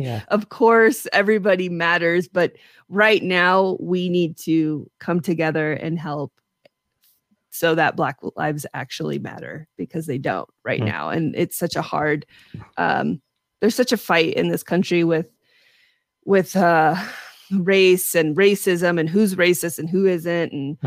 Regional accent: California, United States; I got lucky because I was from California, so I was cool.

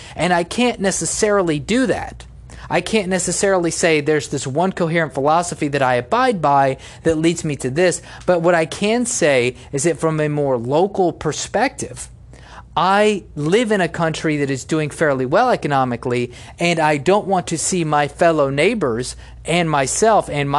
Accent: United States; Now, I am an American, and I would prefer for American companies to use American workers

